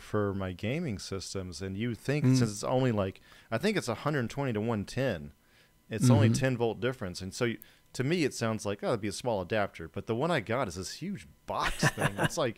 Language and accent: English; Alabama, United States; I grew up in Alabama when I was a kid and we had catfish from the lake.